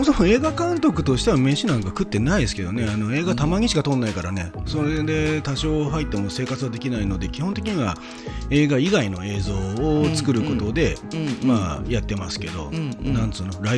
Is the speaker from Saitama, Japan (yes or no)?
yes; Saitama, Japan; now in Tokyo, Japan; 一応埼玉県民なんですよね、